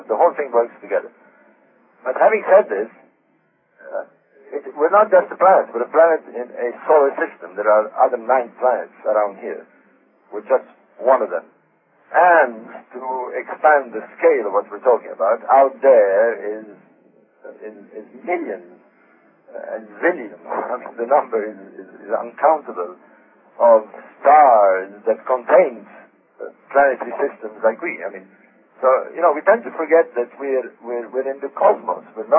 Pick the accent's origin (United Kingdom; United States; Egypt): Egypt; Alexandria, Alexandria Governorate; I come from Alexandria, by the way. I'm a native of Alexandria.